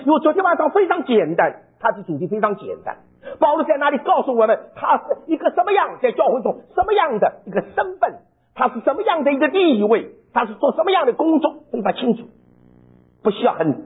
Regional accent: China; 我们中国人说提纲挈领，

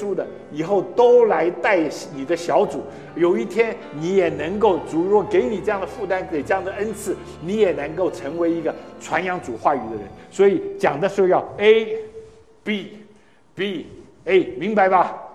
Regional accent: Ningbo, Zhejiang, China; 那对不起啊，我的老家也跟这个，那叫什么浙江啊宁波人一样啊。

